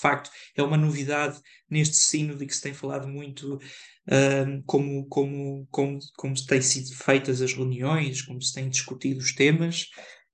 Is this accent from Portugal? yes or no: yes; Figueira da Foz, Coimbra, Portugal; tenho 26 anos, sou natural da Figueira da Foz.